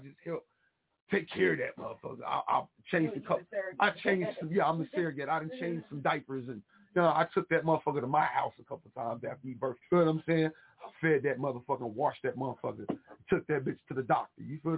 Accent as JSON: {"language": "English", "region": "Midwest", "country": "United States", "said": "I think it's just because the way that I was raised, you know, I come from the Midwest."}